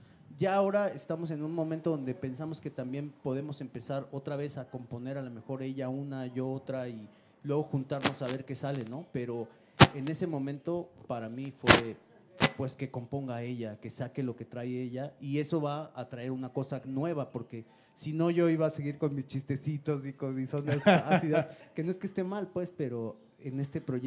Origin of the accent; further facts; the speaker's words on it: Mexico; regresar a un poco a una raíz que yo pues tenía como mexicano y que todos tenemos